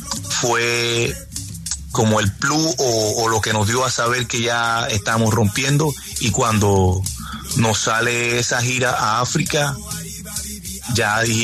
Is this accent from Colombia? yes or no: yes; Palenque, Bolívar, Colombia; en el momento que salimos de Palenque principalmente a conquistar Colombia